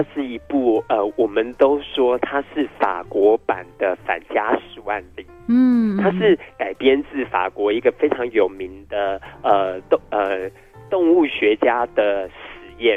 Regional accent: Taiwan; 对我们台湾人来讲是多么的寂寞

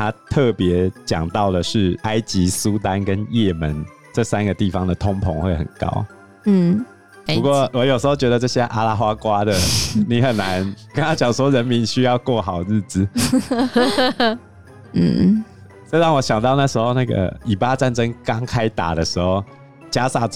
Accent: Taiwan; 我觉得身为一个台湾人，我实在有点难以理解这种宗教狂热啊。

